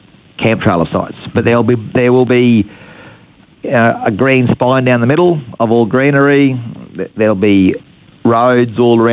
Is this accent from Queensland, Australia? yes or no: yes; Innisfail, Queensland, Australia; I was from Innisfail, and we used to love coming to Cairns